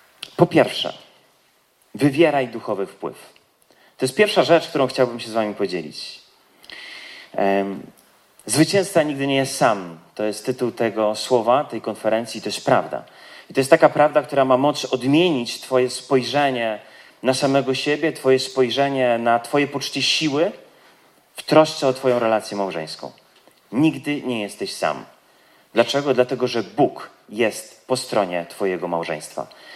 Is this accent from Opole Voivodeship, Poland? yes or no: no; Kraków, Lesser Poland, Poland; mieszkamy na wsi, chociaż pochodzę z Krakowa, od wielu, wielu lat marzyliśmy o tym, żeby przeprowadzić się na wieś i to marzenie udało nam się